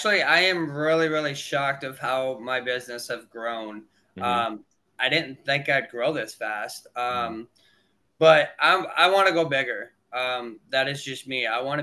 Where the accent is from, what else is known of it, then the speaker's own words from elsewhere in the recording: Hudson, Michigan, United States; also born or lived in Prince George's County, Maryland; So I was born and raised in Prince George, Maryland. My dad was in the Navy. Okay. He got out of the Navy. We moved to a small town called Hudson, Michigan.